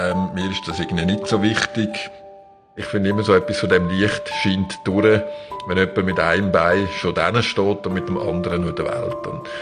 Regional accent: Aargau, Switzerland; Ich könnte mir vorstellen, zum Beispiel auch in meinem Heimatdorf, im Kanton Aargau, dort gibt es vom Friedhof so einen schönen Blick auf einen Hügel rauf.

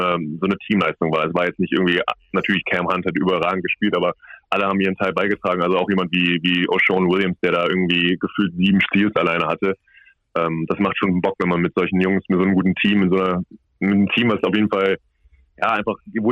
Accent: Cologne, North Rhine-Westphalia, Germany; Also ich komme ja aus Köln und ja, so eine Reha im familiären Umfeld ist natürlich irgendwie angenehmer.

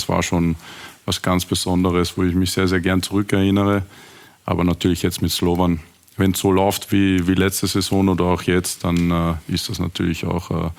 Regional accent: Austria; Vor allem die slowakische Liga verfolgt man jetzt ja auch nicht als Österreicher unbedingt Woche für Woche.

